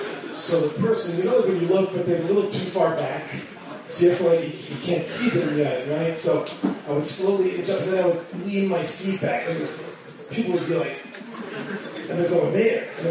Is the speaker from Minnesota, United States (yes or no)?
no; Woodmere, New York, United States; least I'll explain to you from where I come from. I come from the five T's. Come from the big W. So, growing up in Woodmere, it's a place where I grew up.